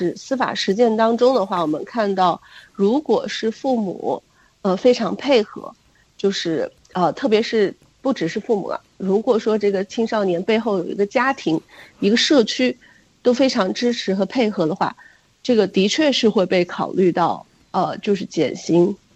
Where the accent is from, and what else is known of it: China